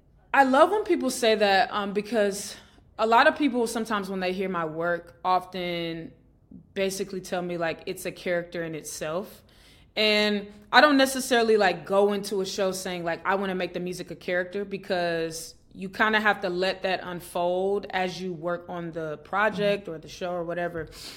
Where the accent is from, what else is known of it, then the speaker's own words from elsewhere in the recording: Atlanta, Georgia, United States; I grew up in Atlanta, Georgia, right? And so a lot of my environments were either pretty diverse, or, like, I grew up in spaces where everything was kind of predominantly, like, Black.